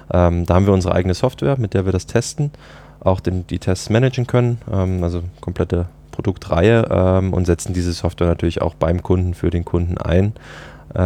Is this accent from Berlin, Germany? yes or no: no; Dresden, Saxony, Germany; als ich zurück nach Deutschland gekommen bin, zurück in meine Heimatstadt Dresden